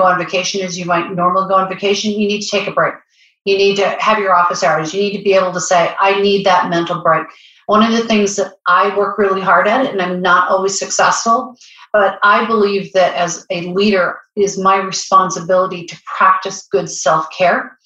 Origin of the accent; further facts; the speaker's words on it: Pacific Northwest, United States; now in New Jersey, United States; I grew up in the Northwest and my heart still lives in the Northwest, despite the fact that I'm physically in New Jersey